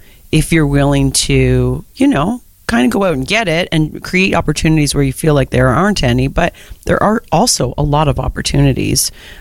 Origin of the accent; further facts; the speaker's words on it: Prince Edward County, Ontario, Canada; now in Kingston, Canada; I was born and raised in Prince Edward County, which is only an hour. Yeah, only an hour away. But when I moved here, I know the date. It was March 1st, 2004.